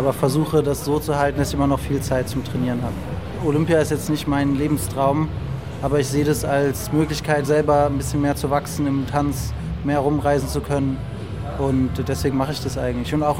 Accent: Berlin, Germany; ich komme aus dem Wedding

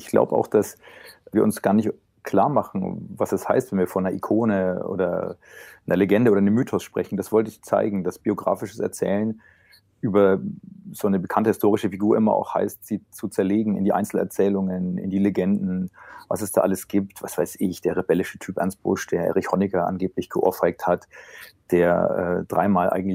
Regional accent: West Germany, Germany; Ich bin zwar im Westen aufgewachsen

